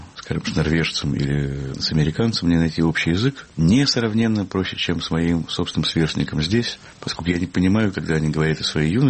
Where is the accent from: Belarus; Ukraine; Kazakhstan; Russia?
Russia; я рос в Советской России, а при этом оказалось, что я вырос в культуре рок-н-ролла